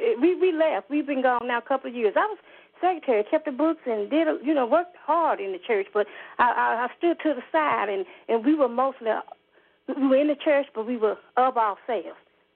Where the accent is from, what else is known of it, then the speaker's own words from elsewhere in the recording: Pine Bluff, Arkansas, United States; I've called before. I'm from Pine Bluff.